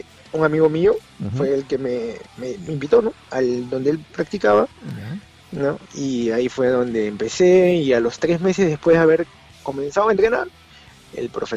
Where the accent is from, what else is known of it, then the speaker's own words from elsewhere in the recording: Peru; moved away; yo soy el único latino peruano que va a estar en ese evento.